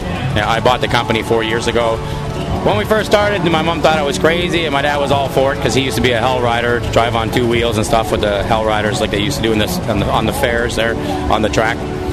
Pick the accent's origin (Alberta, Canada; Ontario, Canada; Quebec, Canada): Quebec, Canada; Montreal; I'm from Montreal, Quebec, Canada.